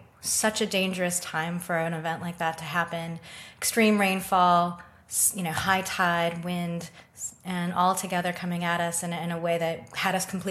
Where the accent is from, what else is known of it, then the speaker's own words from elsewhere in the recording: Clearwater Beach, Florida, United States; now in New Orleans, United States; You're in Galveston, I'm in New Orleans, but I grew up in Clearwater Beach, Florida, America's favorite beach.